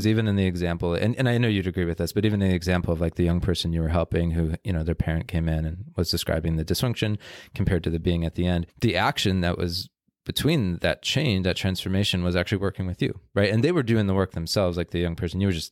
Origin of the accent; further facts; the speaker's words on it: United States; I'm a man, I'm American, I come from an Italian bloodline.